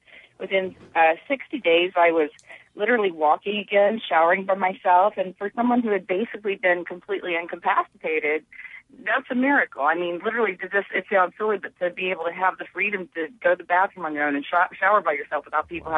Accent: Ohio, United States; And Ohio is my home state. I was born and raised here.

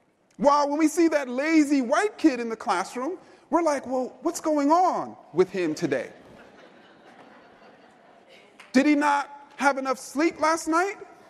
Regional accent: Queens, New York, United States; I grew up born and raised in Jamaica, Queens. Anybody here from Queens? Okay, Queens.

